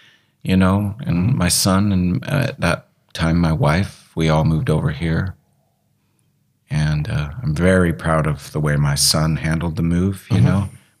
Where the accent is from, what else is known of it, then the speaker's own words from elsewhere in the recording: Alaska, United States; also born or lived in Oregon; I was born in Oregon. Yeah, okay. I grew up in Alaska. Okay. I went to school in Colorado and lived in California for a while, so Western states.